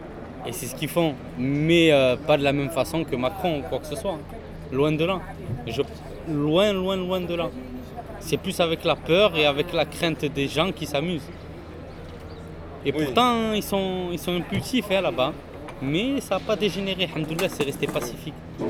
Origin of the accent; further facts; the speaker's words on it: Morocco; Je suis marocain, je suis pas d'origine marocaine, parce que je suis marocain parce que j'ai mon passeport aussi marocain.